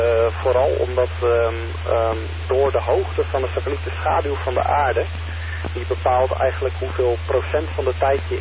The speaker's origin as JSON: {"language": "Dutch", "town": "Voorburg", "region": "South Holland", "country": "Netherlands", "said": "Ik ben een radioamateur uit Voorburg."}